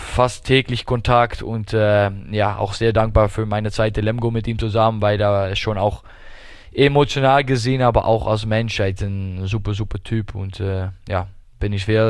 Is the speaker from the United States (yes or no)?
no; Rotterdam, South Holland, Netherlands; German is a second language; now in Germany; Ich komme aus Rotterdam.